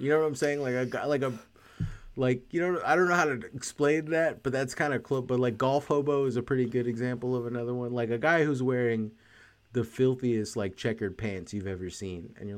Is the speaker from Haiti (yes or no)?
yes; Haiti; I'm a true-born American patriot, and like, I'm also from Haiti, and I've seen horrible things